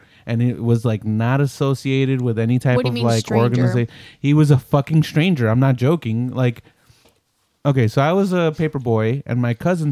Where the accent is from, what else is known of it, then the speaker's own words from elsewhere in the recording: Puerto Rico; accent: Puerto Rican; I'm taking over the world with my Puerto Rican accent.